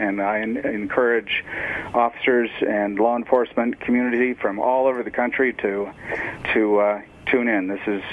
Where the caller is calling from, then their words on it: Colorado, United States; Well, I'm calling from Colorado.